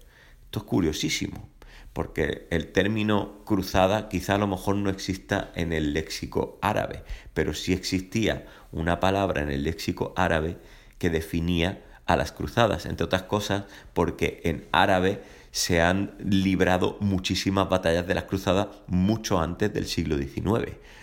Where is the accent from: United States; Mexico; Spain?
Spain; español, realmente es que no me importan sus opiniones.